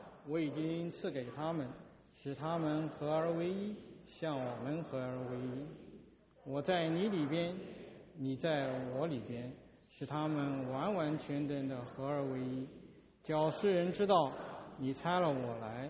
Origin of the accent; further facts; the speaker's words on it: China; 我想我们从大陆来的有以前有一句口号，叫团结起来就是力量